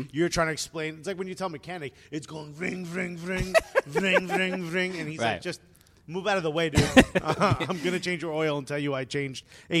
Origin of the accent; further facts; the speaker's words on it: Newark, New Jersey, United States; Also from Jersey. I'm born and raised in Newark.